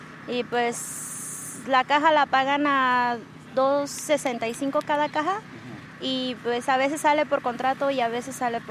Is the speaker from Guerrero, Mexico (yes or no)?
yes; Iguala, Guerrero, Mexico; De Guerrero.